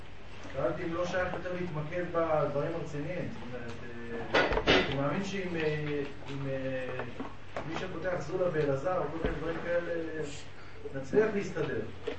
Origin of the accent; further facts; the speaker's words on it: Petah Tikva, Central District, Israel; אני מפתח תקווה.